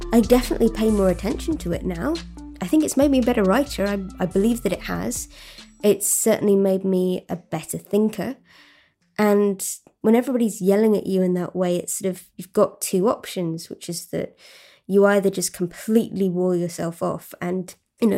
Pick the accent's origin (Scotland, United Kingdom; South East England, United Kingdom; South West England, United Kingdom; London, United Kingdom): South East England, United Kingdom; moved away as an adult; I grew up in Sussex and I went to university in Oxford.